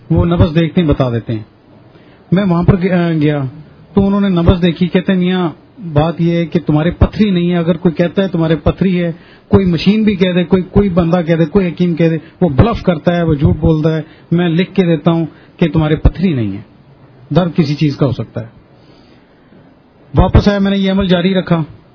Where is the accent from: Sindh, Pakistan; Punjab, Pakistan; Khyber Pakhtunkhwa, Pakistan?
Punjab, Pakistan; Dera Ghazi Khan; میرا تعلق ڈیرہ غازی خان سے ہے.